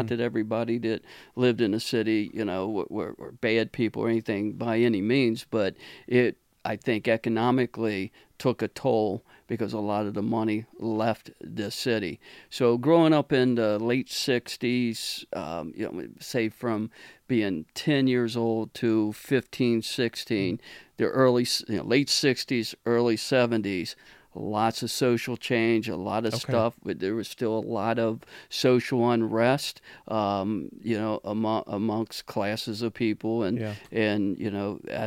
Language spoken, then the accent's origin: English; Covington, United States; I did. I'm local. I grew up in Covington.